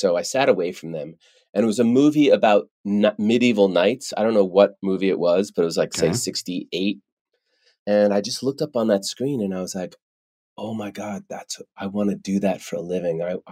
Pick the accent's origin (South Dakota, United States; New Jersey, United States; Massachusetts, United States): New Jersey, United States; When everyone asks me, like, where are you from? I'm like, outside of New York City. They're like, where? The New Jersey, right across the George Washington Bridge.